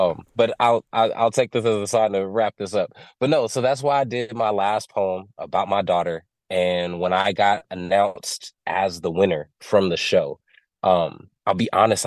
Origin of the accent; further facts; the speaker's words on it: Stockton, California, United States; from growing up in Southeast Side Stockton in the hood to the woes and difficulties there